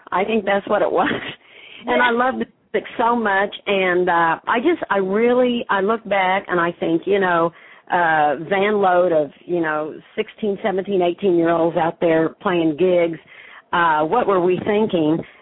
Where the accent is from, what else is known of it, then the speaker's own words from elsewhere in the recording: Bartlesville, Oklahoma, United States; I was born and raised in Bartlesville, Oklahoma, and, yeah, I started playing the piano when I was 9